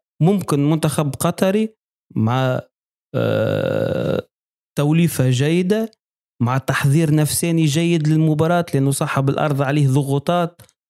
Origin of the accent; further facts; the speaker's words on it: Tunisia; طامع انه يشوف كره بلهجتنا التونسيه مزيانه